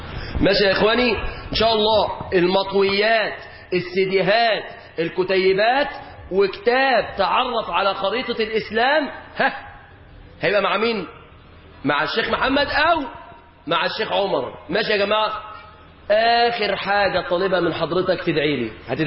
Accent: Egypt; بلادنا مصر

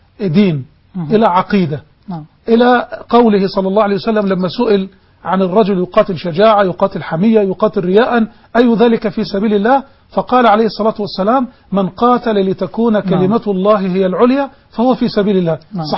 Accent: Egypt; كثير من الشوارع والأنحاء في بلدنا مصر.

